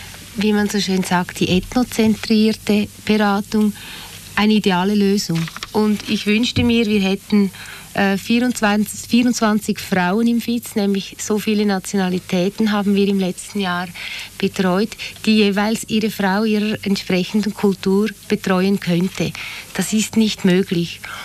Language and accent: German; Switzerland; dass ich als Schweizerin ja wahrscheinlich ein bisschen mehr weiß, wie die Strukturen hier sind